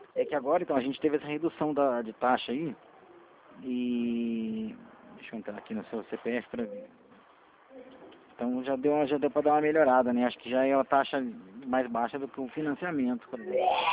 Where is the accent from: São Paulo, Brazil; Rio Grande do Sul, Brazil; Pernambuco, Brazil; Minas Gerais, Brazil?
São Paulo, Brazil; Piracicaba; nós somos de Piracicaba.